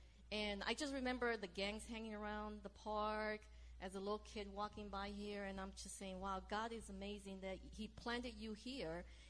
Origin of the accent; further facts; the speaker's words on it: San Fernando, California, United States; moved away; also born or lived in Bronx; I grew up here in San Fernando myself until the Lord took us to the Bronx and started a church there.